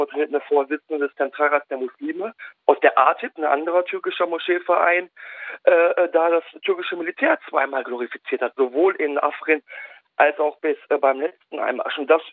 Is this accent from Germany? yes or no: yes; Oberhausen, North Rhine-Westphalia, Germany; Also ich bin aufgewachsen im Ruhrgebiet in Oberhausen, in NRW und aufgewachsen halt unter vielen türkisch-kurdischstämmigen jungen Menschen eigentlich nur eine Zeit lang, wo ich eigentlich der Einzige war, irgendwie, der keinen Migrations-Background